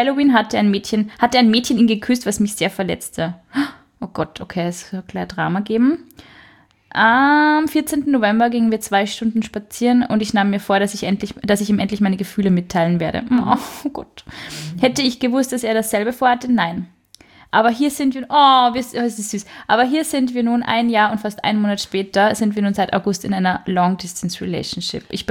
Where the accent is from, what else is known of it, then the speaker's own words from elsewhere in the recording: Braunau am Inn, Upper Austria, Austria; Oh, meine Heimatstadt.